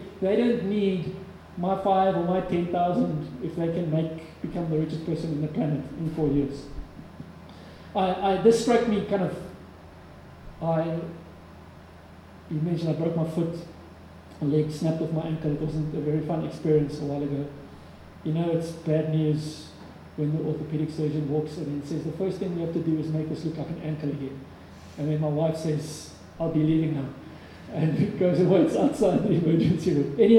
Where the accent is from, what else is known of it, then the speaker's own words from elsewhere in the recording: South Africa; What if because I'm South African, I can get into Russia and China easier than someone from America or the UK or whatever else.